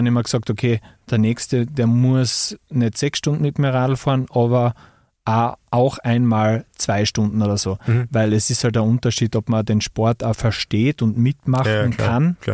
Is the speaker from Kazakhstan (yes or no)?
no; Styria, Austria; now in Villach, Austria; ich bin von der Steiermark nach Villach gekommen, dann haben wir Bachelor studiert und dann sind alle Kumpel irgendwie weggegangen, die ganzen Kärntner.